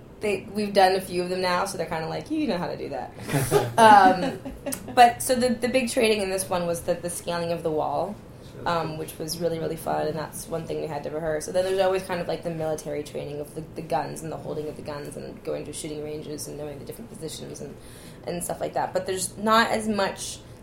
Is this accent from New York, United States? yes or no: yes; New York, United States; also born or lived in Los Angeles / Miami; I grew up in L.A. until I was 11, and then I lived in Miami, and then I lived in New York.